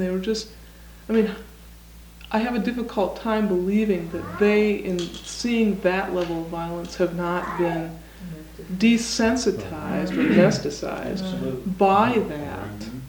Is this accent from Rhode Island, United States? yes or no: no; Oregon, United States; one of the things that was a story in our community, we're from Oregon, and in Eugene